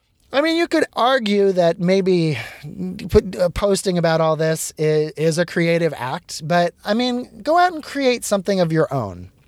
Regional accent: Seattle, Washington, United States; I'm from Seattle, so people are rooting for the Seahawks.

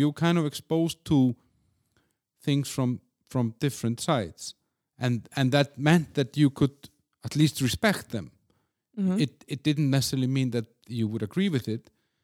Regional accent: Iceland; I'm from Iceland. It's a small country.

